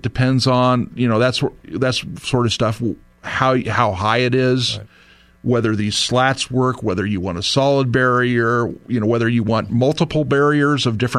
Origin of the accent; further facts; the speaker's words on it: San Diego, California, United States; I grew up in San Diego. I remember in high school, you know, we'd have illegal immigrants going through our backyard.